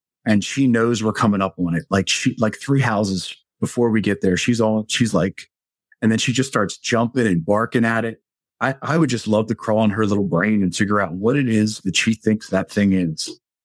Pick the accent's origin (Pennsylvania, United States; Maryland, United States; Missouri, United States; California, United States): Maryland, United States; Baltimore; I am born and raised in the state of Maryland. I was born in Baltimore, not the city, but just outside of it. So the Baltimore County surrounds the entire place. So I spent the first 18 years of my life up there.